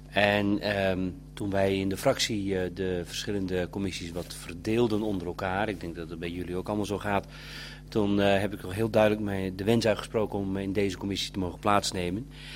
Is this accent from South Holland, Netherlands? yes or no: no; Urk, Flevoland, Netherlands; ik kom uit Urk en mijn beroep is freelance journalist.